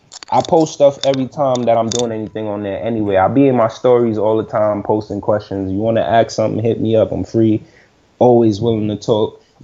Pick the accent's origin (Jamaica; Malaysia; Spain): Jamaica; I just ain't want to use LAWD because I'm Jamaican and that shit cliche